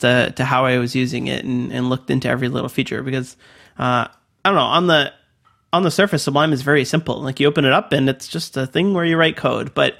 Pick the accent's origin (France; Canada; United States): Canada; accent: Canadian; Yeah, it's right in my accent.